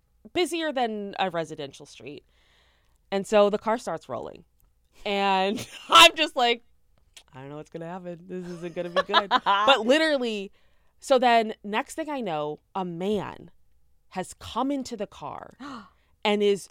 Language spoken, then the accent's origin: English; Chicago, Illinois, United States; So I'm originally from Chicago. I was born in a suburb, Chicago suburb, for those that don't know.